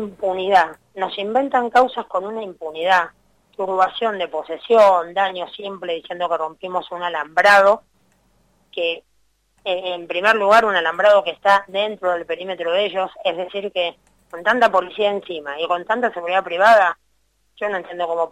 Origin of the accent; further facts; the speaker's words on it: La Plata, Buenos Aires Province, Argentina; now in Mendoza, Argentina; yo soy platense, vivo hace 9 años en Mendoza.